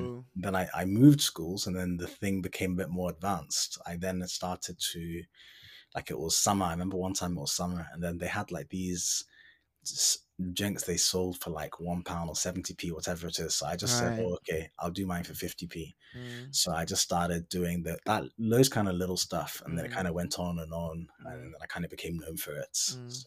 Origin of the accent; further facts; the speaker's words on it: United Kingdom; I'm Ghanaian and mainly growing up in the UK, but kind of maintain those contacts still